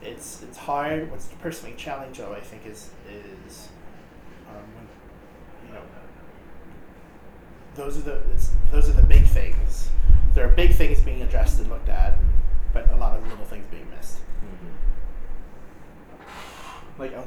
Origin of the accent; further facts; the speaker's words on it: Missouri, United States; I'm from Missouri. How I speak about Missouri is not the same way that some of my students talk about Wisconsin, you know.